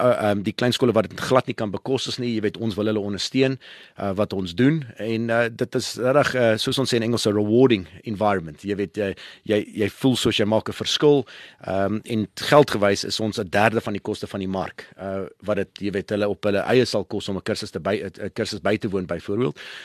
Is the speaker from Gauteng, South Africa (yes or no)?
yes; Gauteng, South Africa; also born or lived in Durban; Ek was gebore in Durban, maar groot geword hier in die ou Transvaal wat nou Gauteng is. Ek was op skool by JP, baie trotse JP boy.